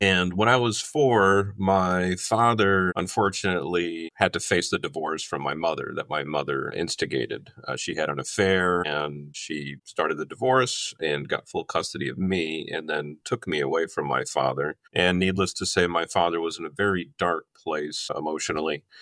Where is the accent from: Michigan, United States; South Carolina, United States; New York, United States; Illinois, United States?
Michigan, United States; born there; So I was born in Michigan, 1985.